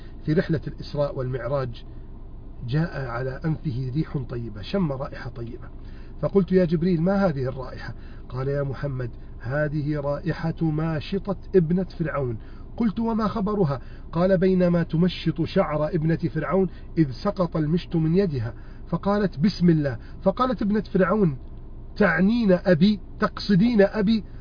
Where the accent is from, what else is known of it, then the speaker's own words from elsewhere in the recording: Egypt; بلدنا مصر